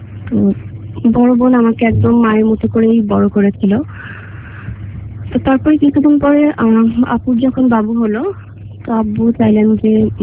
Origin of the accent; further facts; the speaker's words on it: Pabna, Rajshahi Division, Bangladesh; আমার জন্ম হয় পাবনাতে, সেখানে জন্মের কিছুদিন পরে মানে 3 বছর পরে আমার আম্মু মারা যায়। তো আমি ফ্যামিলিতে আমার বোনদের কাছে বড় হয়েছি, বড় পাবনাতে আমরা থাকতাম।